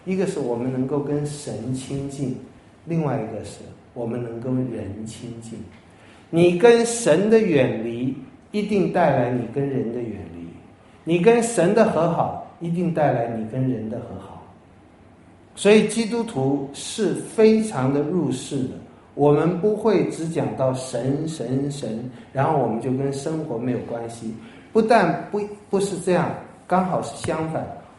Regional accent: China; 我也是华人，我也是中国人

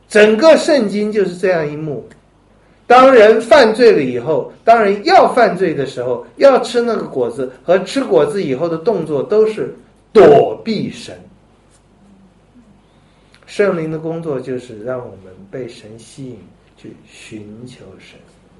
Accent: China; 就拿出我们中国人那个考试啊、赚钱呐、爱美啊那种超级的那个本事和毅力

